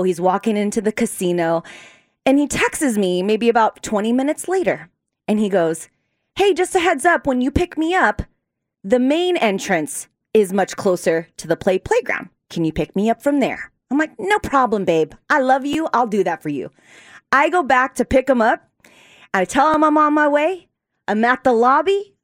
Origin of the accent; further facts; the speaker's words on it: California, United States; And I'm from California, and whenever I came to visit from California, I would go from that side.